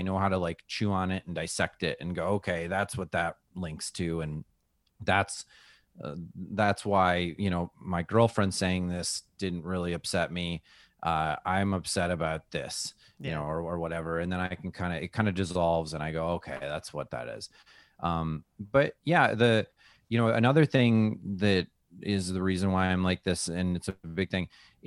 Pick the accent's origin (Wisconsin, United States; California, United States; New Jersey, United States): Wisconsin, United States; I talk about like, oh, I'm this way because I'm from Wisconsin.